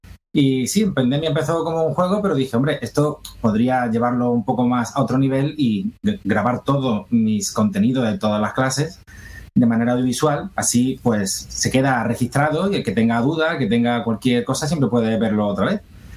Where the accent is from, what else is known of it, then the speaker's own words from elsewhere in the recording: Andalusia, Spain; also born or lived in Valencia; yo nací en Valencia, en realidad, aunque vivo en Andalucía desde los 9 años, pero nací en Valencia